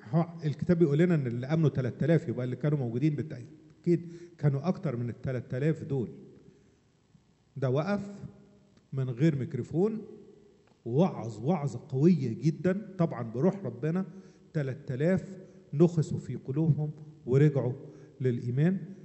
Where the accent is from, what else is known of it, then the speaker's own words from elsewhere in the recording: Egypt; زي ما بنقول عندنا في مصر حلو لسان